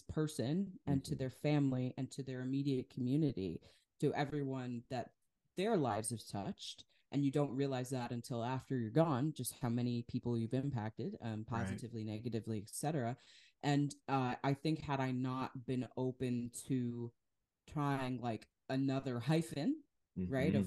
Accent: Wisconsin, United States; I'm from Wisconsin. And so Kenosha, what had happened there was really not far from where I lived

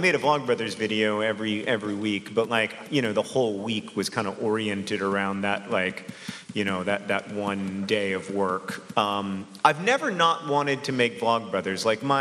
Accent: Orlando, Florida, United States; I do not want to die in Florida. I grew up here. I grew up in Orlando.

